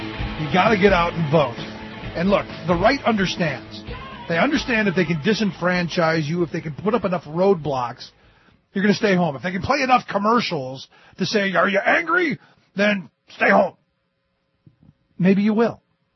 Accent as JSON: {"language": "English", "town": "Cleveland", "region": "Ohio", "country": "United States", "tie": "born or raised there", "said": "People in my hometown of Cleveland were standing in line for 10 hours waiting to vote."}